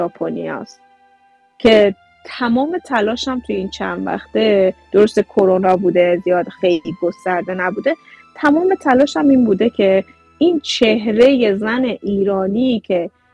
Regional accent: Tabriz, East Azerbaijan, Iran; now in Japan; چون ما تبریزی هستیم

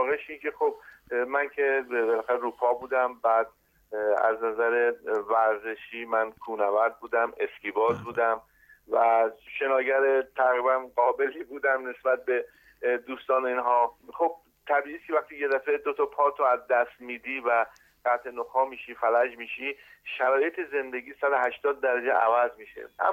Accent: Tehran, Tehran Province, Iran; والا من تهرانی هستم. خب ریشمون هم مادرم بچه های سنگلج هستم، بچه های سنگلج تهران هستم. پدرم هم اهل طالاقان هست. منتها من خودم دیگه به واسطه که در تهران بودم و زندگی همش

